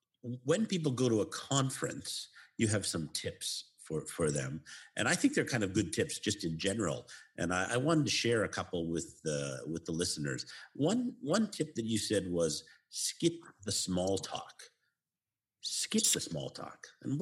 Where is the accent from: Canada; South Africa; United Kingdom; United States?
Canada; Because, of course, being Canadian, we all play hockey, right?